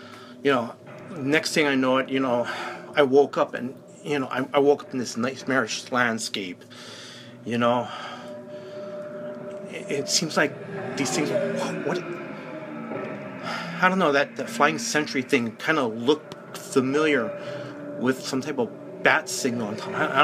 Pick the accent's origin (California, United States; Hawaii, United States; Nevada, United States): Hawaii, United States; I'm from Hawaii.